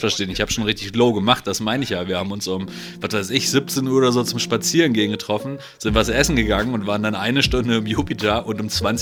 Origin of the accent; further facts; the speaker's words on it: Hamburg, Germany; da bist du ja in der Regel jetzt auch nicht so häufig als Hamburger zumindest zum Feiern gehen